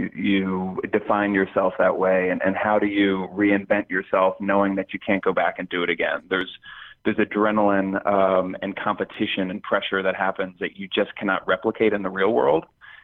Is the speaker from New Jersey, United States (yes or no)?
yes; Camden, New Jersey, United States; also born or lived in Cherry Hill / Atlanta; I grew up in Camden, New Jersey, which was the, you know, the murder capital of the, I think, of the country. We quickly moved out of there to Cherry Hill for a while, then down to Atlanta.